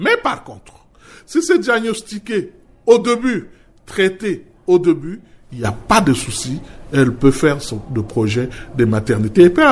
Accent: Central African Republic; chez nous, en République centrafricaine

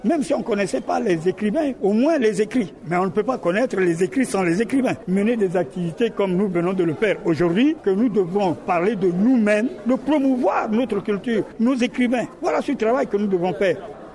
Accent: Central African Republic; Il est temps que le centrafricain se connaisse en tant que centrafricain.

